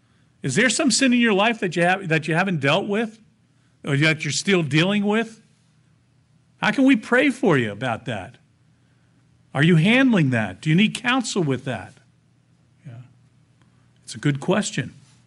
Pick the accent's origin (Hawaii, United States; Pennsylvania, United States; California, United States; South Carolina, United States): Pennsylvania, United States; Reading; I was called to the Reading Church to be a pastor there, I didn't want to go back there. That was my hometown.